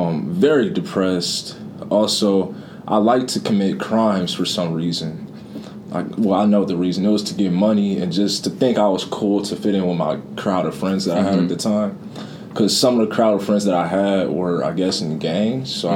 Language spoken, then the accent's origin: English; Lansing, Michigan, United States; born there; Yes, I was born in Lansing.